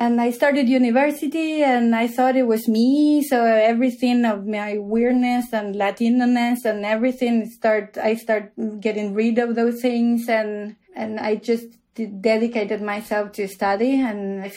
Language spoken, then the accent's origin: English; Argentina; now in Oslo, Norway; I'm an art historian, and I come from Argentina, and I live in Oslo in Norway.